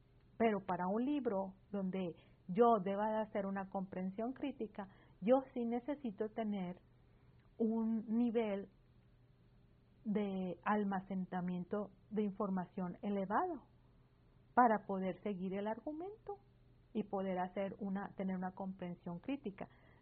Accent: Mexico; yo soy una mujer de mayor de 40 años. Bueno, yo creo que ya ustedes han escuchado mi acento. Yo soy mexicana.

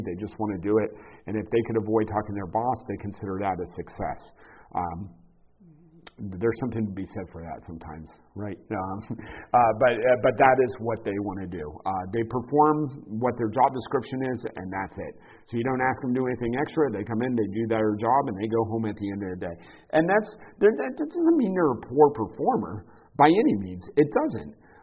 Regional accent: Florida, United States; Because I grew up in Florida and I don't want to be frozen.

